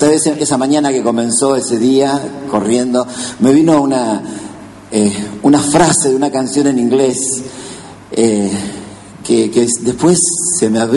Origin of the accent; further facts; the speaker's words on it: Patagonia, Argentina; yo soy patagónico también